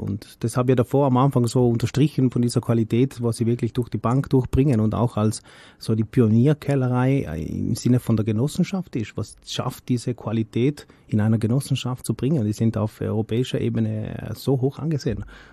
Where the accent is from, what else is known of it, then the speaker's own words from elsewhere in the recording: Trentino-Alto Adige, Italy; ja, ich komme aus dem Südtirol, oder?